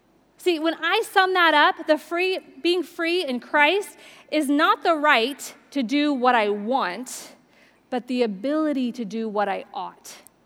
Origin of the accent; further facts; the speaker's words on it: Indiana, United States; I remember I was raised in Indiana between four cornfields.